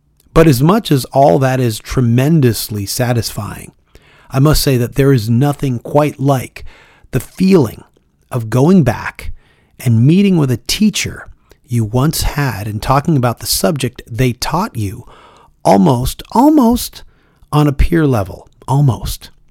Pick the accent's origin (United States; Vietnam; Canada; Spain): Canada; Toronto, Ontario; Toronto, Ontario, Canada, my hometown, Rob Bowman's hometown.